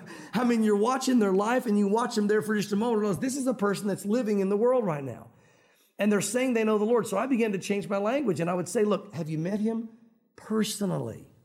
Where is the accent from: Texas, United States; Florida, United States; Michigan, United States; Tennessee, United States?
Tennessee, United States; I grew up in the South. I'm a Southern boy. I'm a Tennessee boy. And although it's funny, when I'm in the South, people don't think I have that much of an accent.